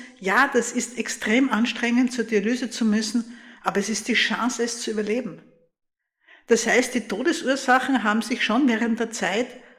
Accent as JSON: {"language": "German", "town": "Graz", "region": "Styria", "country": "Austria", "tie": "born or raised there", "said": "Ich habe auch bei mir daheim liegen einen Zeitungsausschnitt, wo etwas passiert ist in meiner Heimatstadt Graz."}